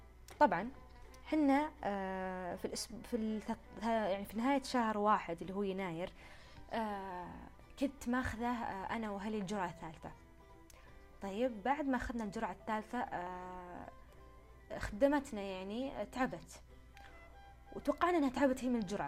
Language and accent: Arabic; Shaqra, Riyadh Province, Saudi Arabia; طيب فرحنا احنا شقرة هي مسقط راسي او نقدر نقول مكان نشأتي هناك.